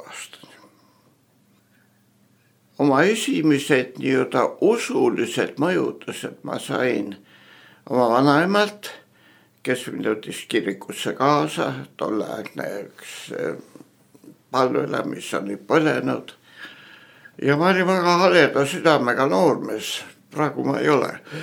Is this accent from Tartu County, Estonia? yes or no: no; Tallinn, Harju County, Estonia; Nii sündisin Tallinnas. Olen tallinlane. Toonkuniga tänaval.